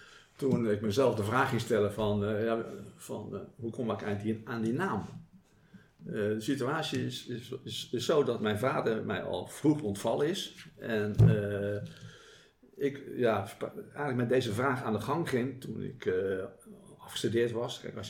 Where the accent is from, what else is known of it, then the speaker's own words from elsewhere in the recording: Voorburg, South Holland, Netherlands; Ik ben geboren in Voorburg, wat in mijn jeugd nog een dorp was, onder de rook van Den Haag. En mijn vader was daar veehandelaar. Dus ik ben opgegroeid tussen de koeien, de schapen en de varkens.